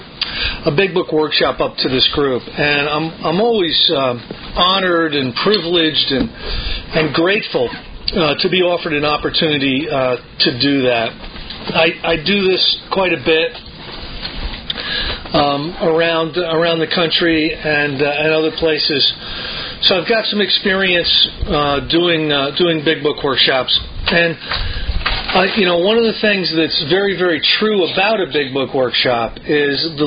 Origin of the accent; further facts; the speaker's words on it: New York, United States; I'm from the New York area, and I sponsor a grapevine editor.